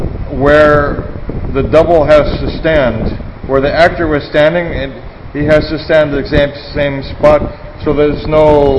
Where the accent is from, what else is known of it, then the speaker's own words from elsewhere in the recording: Los Angeles, California, United States; So I come from Los Angeles, USA, Hollywood.